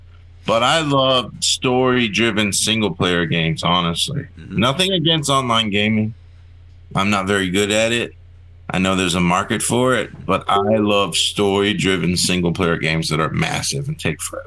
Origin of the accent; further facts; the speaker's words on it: Louisiana, United States; now in Grundy, United States; Yeah, we're originally from Louisiana, as I said earlier, dislocated by Katrina in 05.